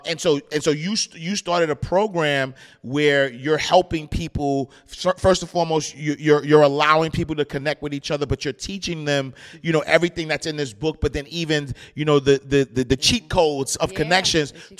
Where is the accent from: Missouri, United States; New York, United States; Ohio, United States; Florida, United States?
New York, United States; I'm from New York, so it was a lot of nine means that was coming out.